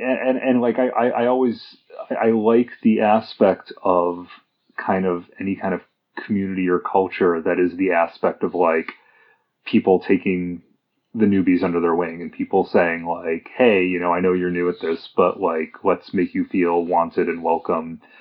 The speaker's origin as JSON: {"language": "English", "region": "Illinois", "country": "United States", "said": "I've moved to a whole new city in my home state of Illinois, which is very exciting."}